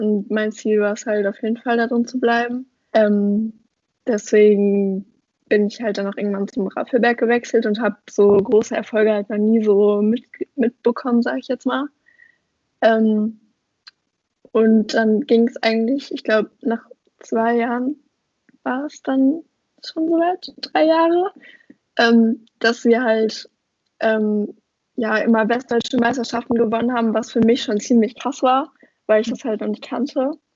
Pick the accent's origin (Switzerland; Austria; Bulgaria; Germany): Germany; Oberhausen, North Rhine-Westphalia; Also ich komme ja aus Oberhausen.